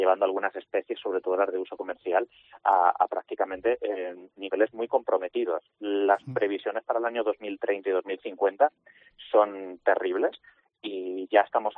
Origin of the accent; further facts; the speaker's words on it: Spain; en el contexto como el español, que somos muy de carne, pescado, en el menú